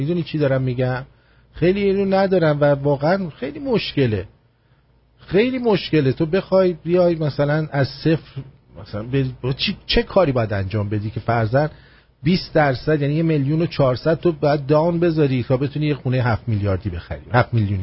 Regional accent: Iran; moved away; حتی از ایران اومدم بیرون یه دلار تو جیبم نذاشت.

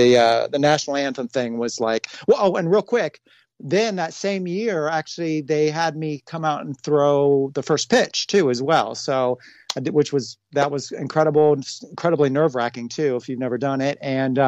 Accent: Cincinnati, Ohio, United States; from growing up in Cincinnati, my funk history, Cincinnati's funk history, is, you know, it's not just the Reds.

